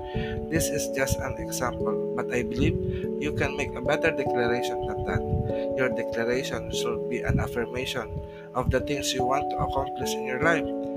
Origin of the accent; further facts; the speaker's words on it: Philippines; English is a second language; we as Filipino people were very blessed that as Filipino in our homeland, we still speak our native languages